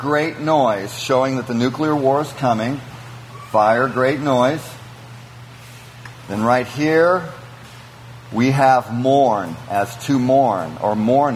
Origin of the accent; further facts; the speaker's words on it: Alaska, United States; I'm from Alaska. We don't make small talk.